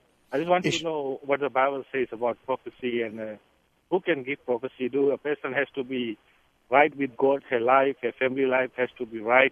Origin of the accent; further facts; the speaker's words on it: Fiji; now in United States; I'm from originally from Fiji Island. I've been in USA for 7 years now